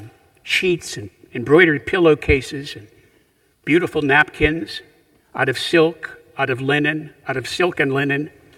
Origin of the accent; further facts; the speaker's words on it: Punxsutawney, Pennsylvania, United States; When I was growing up in Punxsutawney, Pennsylvania, there was this huge, massive steam trunk